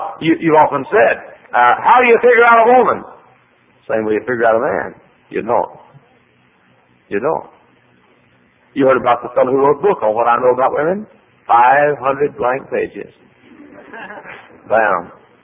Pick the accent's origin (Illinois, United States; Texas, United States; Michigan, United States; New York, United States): Texas, United States; now in Indiana, United States; I grew up in Texas where the stars at night are big and bright.